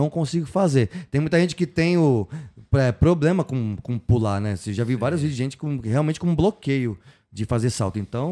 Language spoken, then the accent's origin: Portuguese; Santos, São Paulo, Brazil; Outro dia tava em Santos, eu sou de Santos.